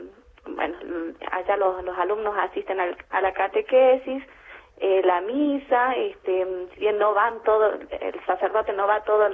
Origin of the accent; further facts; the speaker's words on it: Santa María, Catamarca, Argentina; yo nunca salí de Santa María, más allá de la provincia más cercana y a la que tenemos más acceso, a pesar de pertenecer a Catamarca, es Tucumán.